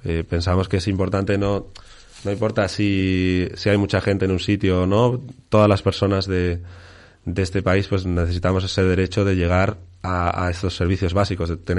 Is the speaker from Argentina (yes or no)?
no; Burgos, Castile and León, Spain; moved away; Yo me fui de Burgos pues porque pensaba que no había suficientes oportunidades.